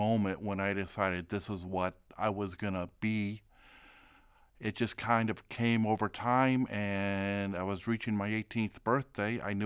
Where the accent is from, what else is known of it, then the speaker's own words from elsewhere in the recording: Decatur, Illinois, United States; now in St. Joseph, United States; I'm 61 years old. I grew up in Decatur. I currently live in St. Joseph, Illinois.